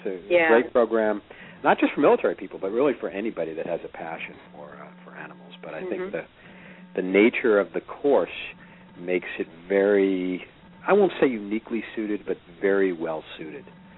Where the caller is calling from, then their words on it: Pasadena, California, United States; Well, I'm calling from Pasadena, which is north of Los Angeles, California.